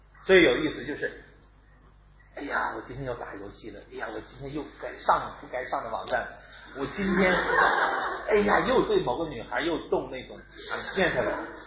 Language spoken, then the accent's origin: Chinese; China; 要么我们中国人就会锻炼出一种情节来